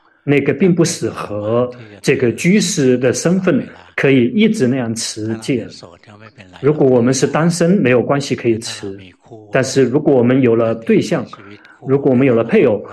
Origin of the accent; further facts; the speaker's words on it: Thailand; 现在我们泰国人这个得抑郁症的人非常的多